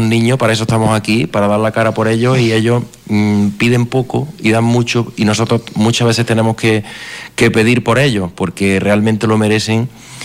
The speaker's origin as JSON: {"language": "Spanish", "town": "Pedrera", "region": "Andalusia", "country": "Spain", "said": "Yo soy de Pedrera."}